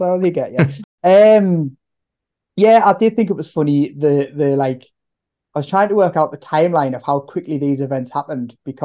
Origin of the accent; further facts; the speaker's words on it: England, United Kingdom; we probably don't appreciate it as much because we are English.